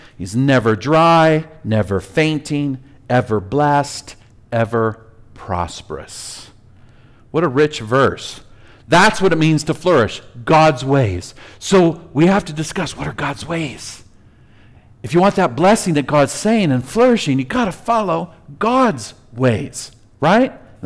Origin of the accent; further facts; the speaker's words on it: United States; As an American, I'm grateful for the increased equality, justice, and economic opportunities.